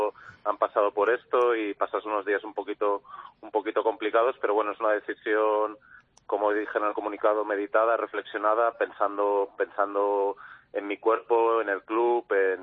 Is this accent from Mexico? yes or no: no; Calella, Catalonia, Spain; aquí en Cataluña, en mi pueblo, en Calella